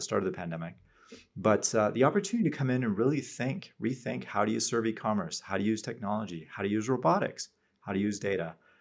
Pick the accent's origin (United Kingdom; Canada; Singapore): Canada; and as a Canadian, very proud that, you know, we see this as a key market for us